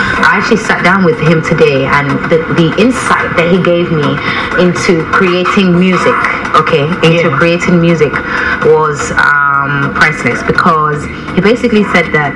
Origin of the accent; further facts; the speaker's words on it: London, United Kingdom; I'm coming from, I grew up in London